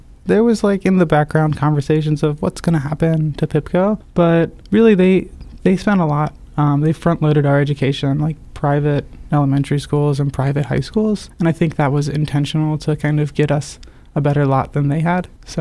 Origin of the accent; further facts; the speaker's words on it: Maryland, United States; I went to school in Towson, so kind of county city, but it's in the city line. But I grew up in a very rural pocket next to like a winery north of Loch Raven Reservoir.